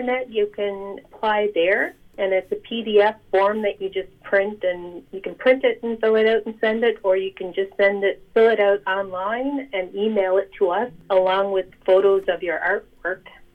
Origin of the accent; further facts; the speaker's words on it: Rigolet, Newfoundland and Labrador, Canada; also born or lived in Ottawa; now in North West River, Canada; I'm originally from Rigolet, but I lived in Ottawa for many years, but I'm back in Northwest River now.